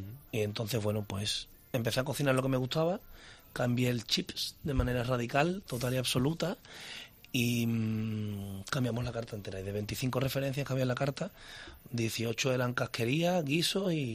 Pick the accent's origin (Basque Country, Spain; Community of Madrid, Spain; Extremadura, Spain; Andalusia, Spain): Andalusia, Spain; Seville; mi barrio, en Los Remedios. Bueno, aunque nací en la calle Baños, pero me crié en Los Remedios.